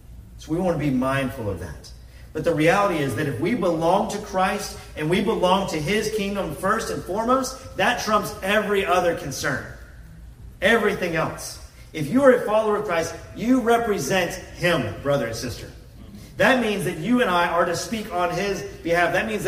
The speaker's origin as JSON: {"language": "English", "region": "Texas", "country": "United States", "said": "I am a naturally born U.S. citizen. I'm grateful for that. And I'm a Texan"}